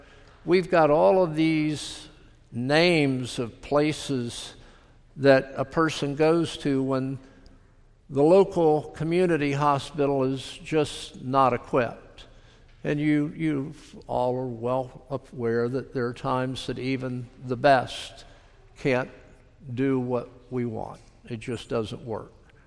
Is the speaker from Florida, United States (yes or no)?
yes; Florida, United States; Amazing week growing up in South Florida with hurricanes coming and going.